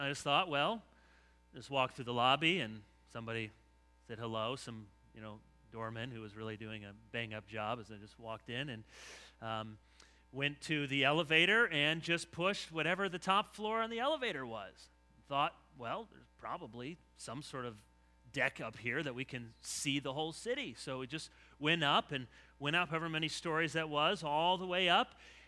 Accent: Michigan, United States; I tried to explain that I was from Michigan and I didn't know better and we were just here to see the city.

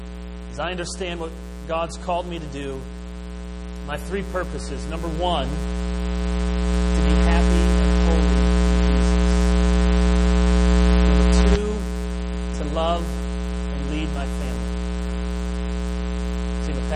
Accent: Jenison, Michigan, United States; that was in August in 2002 at the church I grew up in Jenison.

